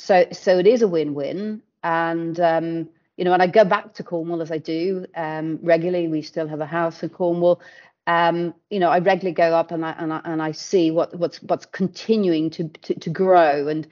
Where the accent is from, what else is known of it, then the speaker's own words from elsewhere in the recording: Dublin, Leinster, Ireland; back in Ireland, where I come from. I come from Dublin